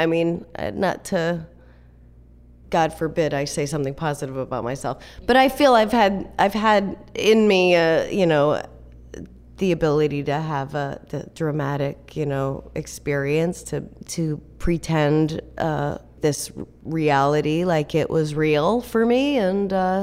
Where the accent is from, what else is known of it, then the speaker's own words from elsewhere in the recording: New Hampshire, United States; Our Town, which I'm from New Hampshire. It takes place in New Hampshire.